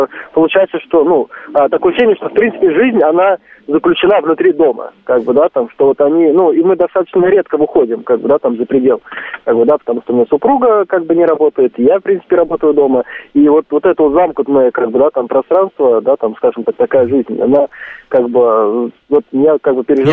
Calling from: Moscow, Russia; мы из Москвы.

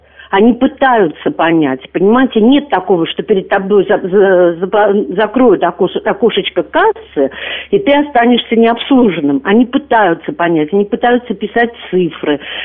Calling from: Germany; Да, я звоню из Германии

